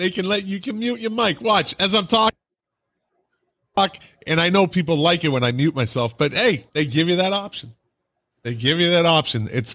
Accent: Boston, Massachusetts, United States; Growing up in Boston, I mean that is

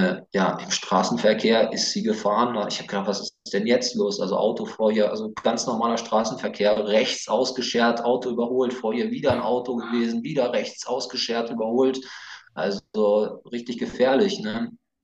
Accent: Hesse, Germany; ich komme aus der Umgebung vom Rhein-Main-Gebiet. Ich bin 37 Jahre alt

